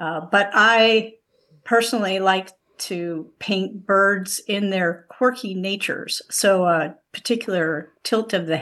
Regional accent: Beverly Shores, Indiana, United States; I grew up in Beverly Shores, and then I moved away for a while.

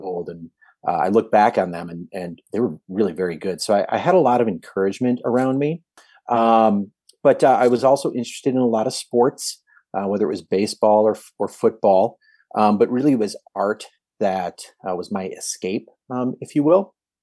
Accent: Milwaukee, Wisconsin, United States; Well, you know, I grew up in the Milwaukee area, born specifically in Brown Deer. I'm 56 years old.

